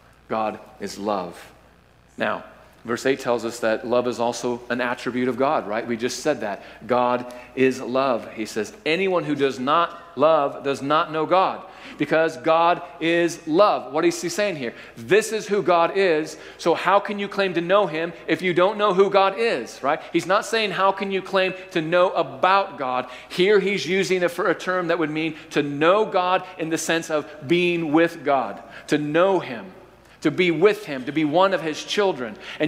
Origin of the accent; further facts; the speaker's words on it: Midwest, United States; born there; Look, I'm as white as the day is long. You know that. I was born in the Midwest.